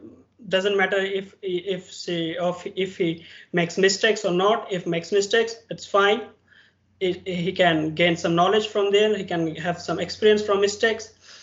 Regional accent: India; English is a second language; now in Spain; I'm from India.

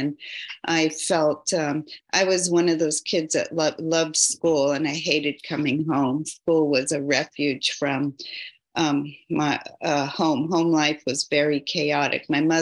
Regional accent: Pacifica, California, United States; also born or lived in South San Francisco; So I'm the oldest of four children. I grew up in the Bay Area. I grew up in Pacifica and South San Francisco over on the other side.

